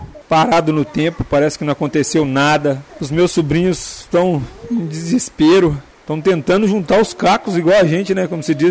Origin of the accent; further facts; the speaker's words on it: Minas Gerais, Brazil; não sou daqui, sou de Minas.